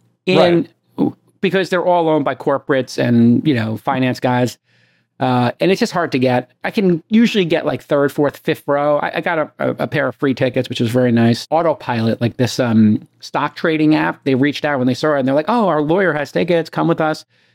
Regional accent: New York, United States; I'm in my hometown, New York. New York. The city's so nice, they named it twice.

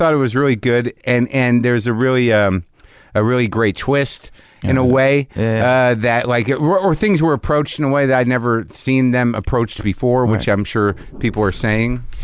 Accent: New Jersey, United States; She's from Jersey. I'm from Jersey.

